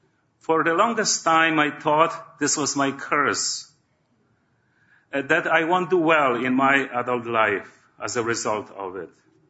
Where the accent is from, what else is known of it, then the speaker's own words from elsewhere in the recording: Poland; When I was growing up in Poland, I was rather a shy and sensitive young man